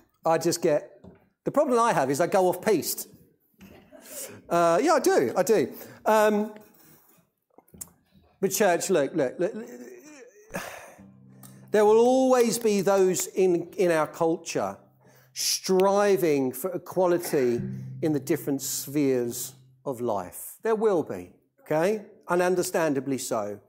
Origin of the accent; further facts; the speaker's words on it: United Kingdom; Well, we're so British, aren't we?